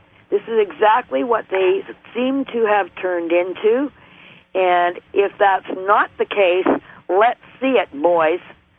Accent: Canada; I, as a Canadian with valid concerns

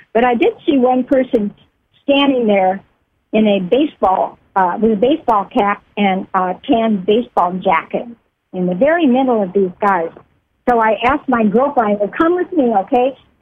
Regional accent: Laguna, United States; And see, I grew up in Laguna.

